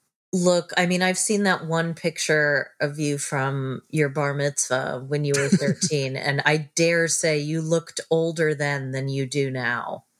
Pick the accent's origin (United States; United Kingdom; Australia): United Kingdom; now in Spain; There are lots of reasons to live in Spain. As a British expat, we'll put it that way.